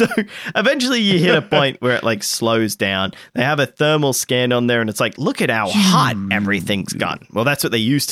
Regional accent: Australia; I'm like, I'm Australian. How will I get that thing back?

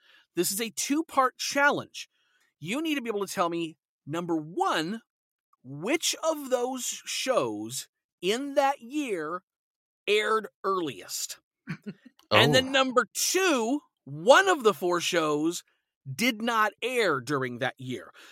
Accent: Alaska, United States; I grew up in Alaska, so it was much earlier for me because I was in a completely different time zone.

